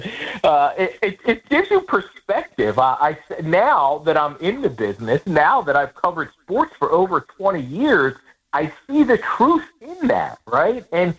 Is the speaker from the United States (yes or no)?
yes; Philadelphia, Pennsylvania, United States; You know, I grew up in South Philly, and I know a little bit of what that can look like and what the life is and the lifestyle.